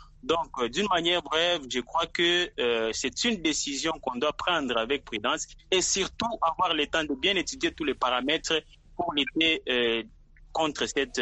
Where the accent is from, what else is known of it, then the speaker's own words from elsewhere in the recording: DR Congo; ici chez nous en RDC.